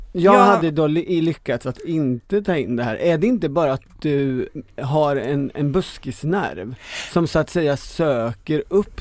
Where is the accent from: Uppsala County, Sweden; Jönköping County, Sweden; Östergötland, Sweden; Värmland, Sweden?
Jönköping County, Sweden; Tranås; Jag kommer ju i princip från Tranås. Du vet, det ligger ju på andra sidan sjön Sommen.